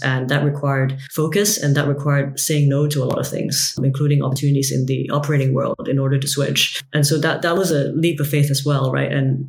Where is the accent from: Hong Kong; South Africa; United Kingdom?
Hong Kong; because I was really applying for the Hong Kong general manager role, which, you know, Hong Kong was my hometown.